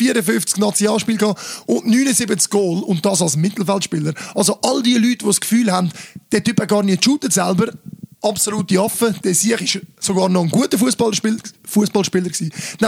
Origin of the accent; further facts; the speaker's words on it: Zurich, Switzerland; die man sich auch identifizieren konnte als Schweizer und Schweizer Sportfan. Vor allem ich, der in Wiedeken aufgewachsen bin